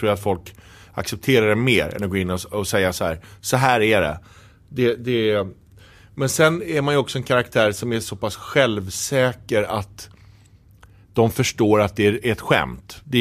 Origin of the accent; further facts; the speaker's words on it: Stockholm, Stockholm County, Sweden; Och det får man ju inte säga... Som stockholmare.